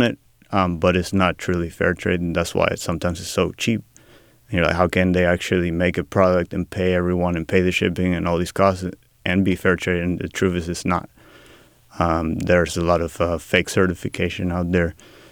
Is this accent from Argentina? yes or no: yes; Argentina; now in Sacramento, United States; So I grew up in Argentina. I moved here in the 90s to be with my father's side of the family.